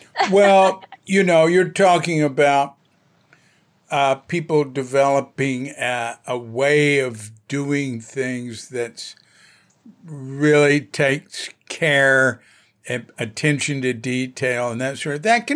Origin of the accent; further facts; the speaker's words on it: Fort Worth, Texas, United States; I'm from Texas, Fort Worth, Texas.